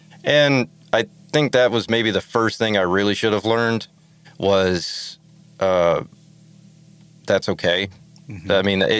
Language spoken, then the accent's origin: English; Alabama, United States; Like, I'm from Alabama, so there was, like, no, like, if you got 3 gigs a year, you were, like, you know, that was pretty cool.